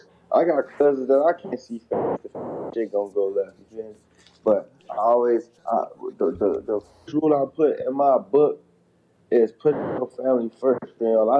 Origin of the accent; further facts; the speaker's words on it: Chicago, Illinois, United States; I'm from the Chicago, Inglewood.